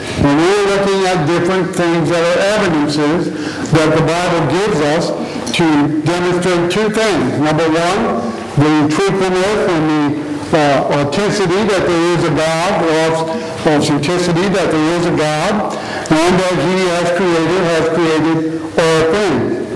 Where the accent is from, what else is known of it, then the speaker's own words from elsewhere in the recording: Indiana, United States; when I was growing up in Northwest Indiana